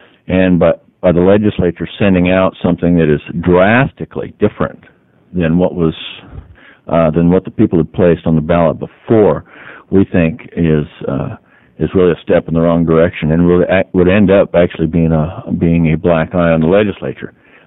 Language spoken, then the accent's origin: English; Sherwood, Oregon, United States; I'm from Sherwood, Oregon